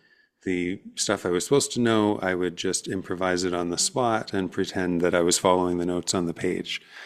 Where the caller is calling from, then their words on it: Toronto, Ontario, Canada; I am Canadian. So I'm talking to you from Toronto, Canada